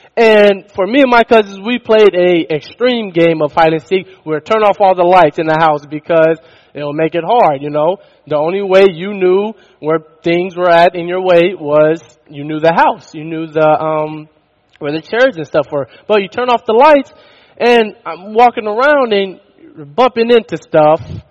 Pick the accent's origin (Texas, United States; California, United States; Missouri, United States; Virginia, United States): California, United States; Sacramento; now in Neoga, United States; I just told you I came from Sacramento, California, and I'm here in Neoga.